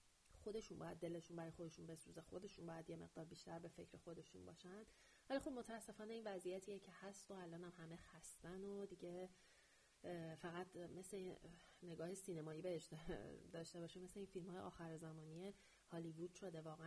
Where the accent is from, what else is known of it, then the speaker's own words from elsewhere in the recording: Iran; moved away; برای ما که خارج از ایرانیم شاید